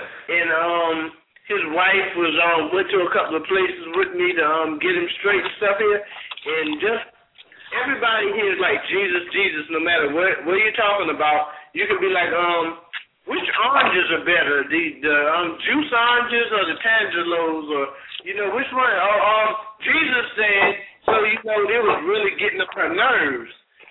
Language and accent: English; South Carolina, United States; but I'm from South Carolina, and there's a lot of dumb people here